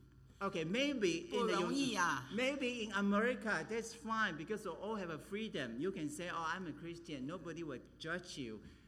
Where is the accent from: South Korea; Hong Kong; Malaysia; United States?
Malaysia; I'm from Malaysia, it's my background